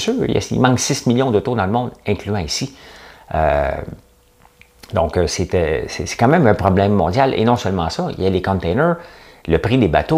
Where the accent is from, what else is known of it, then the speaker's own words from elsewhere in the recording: Montreal, Quebec, Canada; Je viens de Montréal, moi.